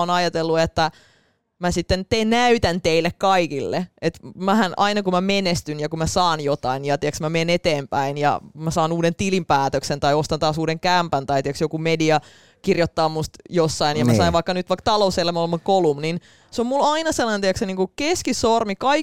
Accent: Narva, Ida-Viru County, Estonia; now in Finland; vuonna 97, kun muutettiin Suomeen, me asuttiin Narvassa, joka on niinku itäisin paikka koko Virossa.

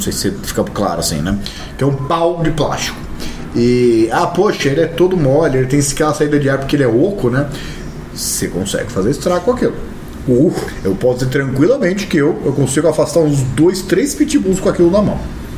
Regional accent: São Vicente, São Paulo, Brazil; born there; Eu nasci numa São Vicente diferente, era mais selvagem, tinha as vans, né

